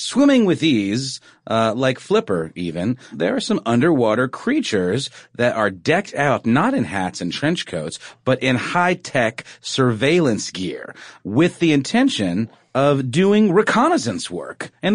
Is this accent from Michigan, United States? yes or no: no; Augusta, Georgia, United States; I used to do stories about a facility in my hometown of Augusta, Georgia, called the Savannah River Site